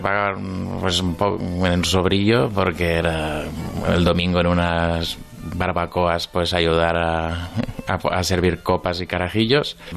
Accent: Molins de Rei, Catalonia, Spain; soy de Molins de Rey, en Cataluña. Tengo 36 años casi recién cumplidos.

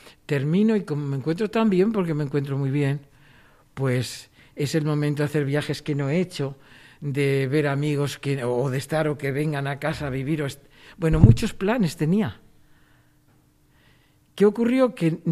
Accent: Salamanca, Castile and León, Spain; Yo soy de Salamanca.

